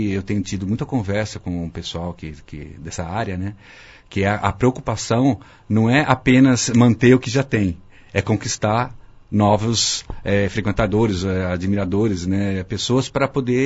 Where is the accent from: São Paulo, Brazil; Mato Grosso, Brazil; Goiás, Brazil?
São Paulo, Brazil; Campinas; eu quando era moleque aqui em Campinas, né?